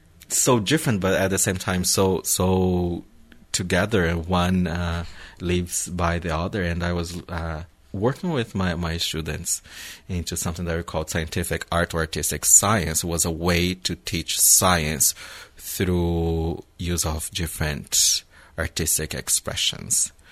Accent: Brazil; English is a second language; moved away; and I come from Brazil. It was like summer all year long.

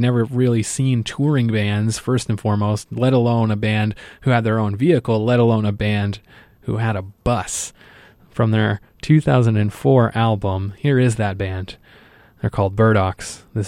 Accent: Yarmouth, Nova Scotia, Canada; in my hometown of Yarmouth, Nova Scotia once, which wasn't a stretch.

